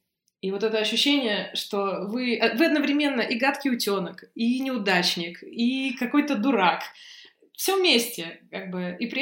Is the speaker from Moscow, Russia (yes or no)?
no; Novosibirsk, Novosibirsk Oblast, Russia; я из Новосибирска.